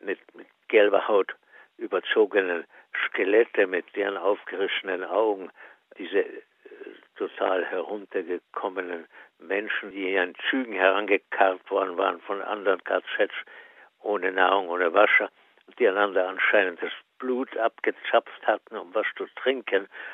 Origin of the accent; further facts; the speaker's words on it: Austria; einschließlich Österreichs, meiner Heimat